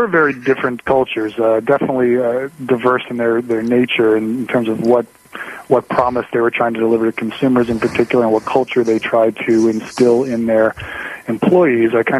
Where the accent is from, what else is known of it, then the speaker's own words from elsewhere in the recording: New York, United States; now in California, United States; being I grew up on the East Coast in the New York market.